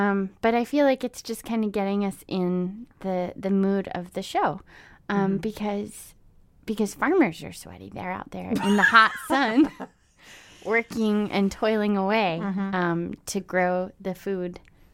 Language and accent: English; North Carolina, United States; And he's from he's from my home state of North Carolina.